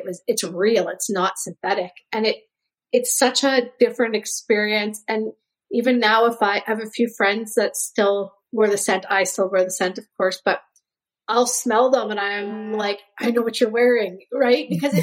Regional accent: Saskatchewan, Canada; I grew up in Saskatchewan

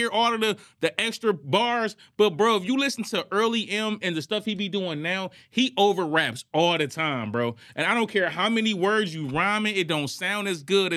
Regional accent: Michigan, United States; Now, look, y'all, I'm from Michigan.

